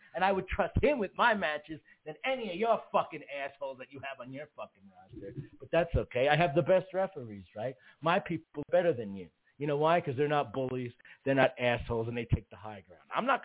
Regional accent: Brooklyn, New York, United States; Listen, I'm from Brooklyn, New York, motherfucker. … I'm from Sheepshead Bay, down by fucking Bay, man. I'm from Brooklyn, New York, man.

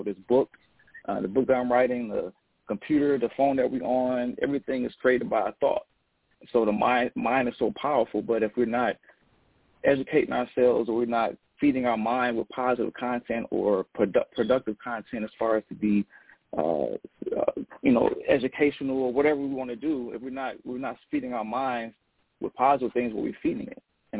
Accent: Joliet, Illinois, United States; I'm from Joliet, and I wanted to start there

